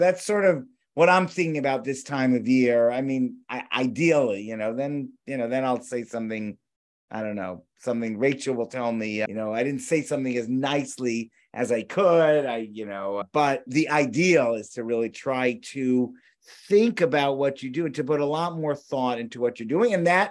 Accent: Orinda, California, United States; We grew up in Berkeley, near Berkeley, in Orinda, and hippies and drugs and all those things.

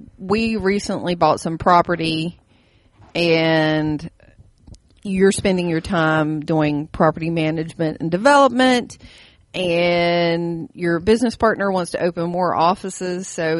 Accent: West Virginia, United States; my home state, West Virginia, was unspecified back injuries.

